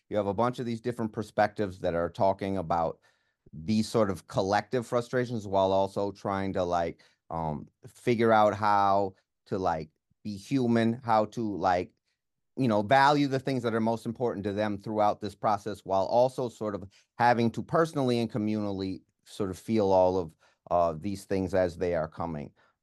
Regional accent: Minneapolis, Minnesota, United States; I'm from South Minneapolis. I live five blocks from where they murdered George Floyd.

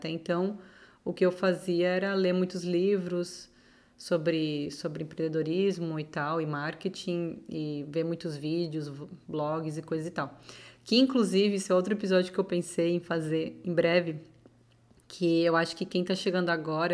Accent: Florianópolis, Santa Catarina, Brazil; Eu sou de Floripa, mas eu ia muito para São Paulo para dar aula.

